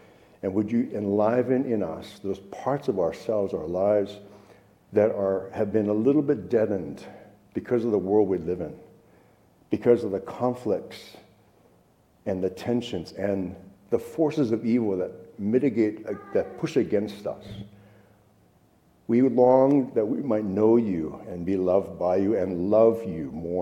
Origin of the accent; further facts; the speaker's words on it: Hawaii, United States; I grew up in Hawaii, so you feel me? There's a little dissonance in my bones, man.